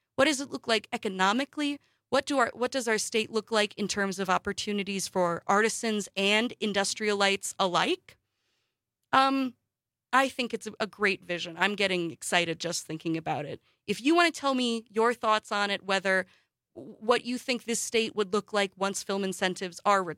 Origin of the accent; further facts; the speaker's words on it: Wausau, Wisconsin, United States; also born or lived in Stevens Point; now in Milwaukee, United States; as a Wisconsin girl. I was born in Stevens Point. I grew up I was born in Stevens Point. I grew up for the first 10 years of my life near the UP border. Grew up the next almost a decade of years in Wausau.